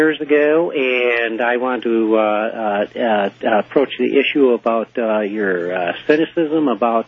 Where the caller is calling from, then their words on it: San Diego, California, United States; Yeah, hi. … from San Diego. I finally got through, and I'd like to ask you some questions.